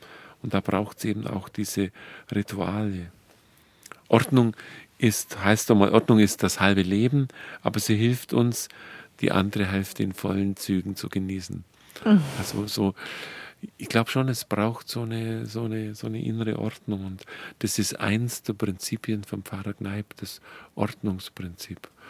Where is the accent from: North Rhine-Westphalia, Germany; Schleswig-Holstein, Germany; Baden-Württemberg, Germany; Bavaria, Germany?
Bavaria, Germany; Dillingen; ich komme ja aus dem Ort, aus Dillingen, wo der Pfarrer Kneip seine ersten Versuche gemacht hat an der Donau.